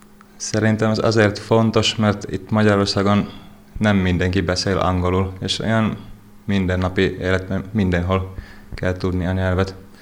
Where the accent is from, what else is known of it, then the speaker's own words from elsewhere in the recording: Finland; Hungarian is a second language; És az nem nagyon segít, hogy finn vagyok a magyar tanuláshoz.